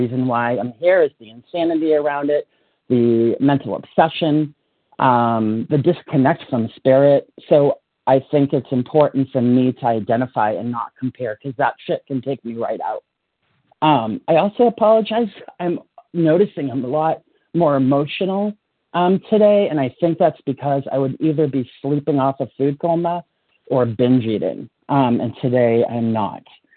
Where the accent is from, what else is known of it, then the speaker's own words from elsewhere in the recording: Portland, Maine, United States; I am from Portland, Maine.